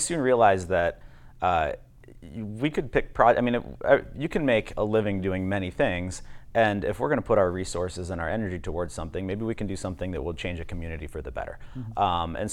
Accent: Wyandotte, Michigan, United States; I went to elementary school, and we're gonna end up probably talking about this a little bit more later, but at McKinley Elementary in Taft, and then I graduated high school from Roosevelt.

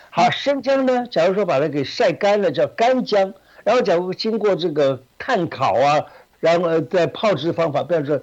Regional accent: China; 你看我们中国人吃的这个食物里头本来都有姜

